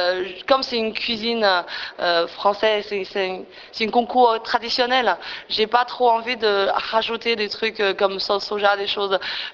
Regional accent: Qingdao, Shandong, China; Je viens de Qingdao, province de Shandong, tout est de Chine.

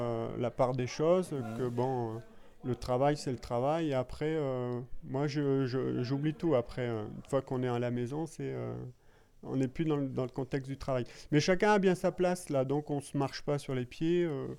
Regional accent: Hauts-de-France, France; Là je suis parti donc du Pas-de-Calais et là l'Auvergne, ouais, tout à fait.

